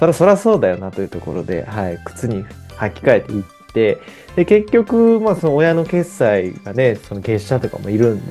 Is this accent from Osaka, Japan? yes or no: yes; Osaka, Japan; 僕は大阪府に生まれ育ちまして